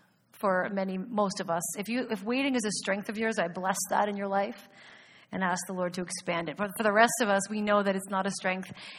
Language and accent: English; Petrolia, Ontario, Canada; But growing up in Petrolia, there was a banner on this wall right near the front.